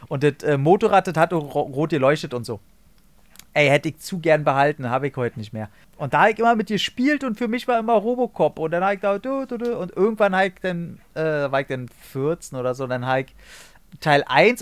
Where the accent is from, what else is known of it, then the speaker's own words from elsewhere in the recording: Berlin, Germany; ich komme zwar aus Marzahn, das ist ja Detroit.